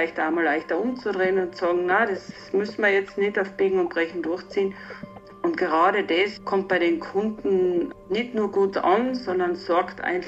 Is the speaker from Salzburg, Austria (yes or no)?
no; Tyrol, Austria; Ich bin ja am Fuße der Lienzer Dolomiten aufgewachsen, mitten in den Bergen eigentlich.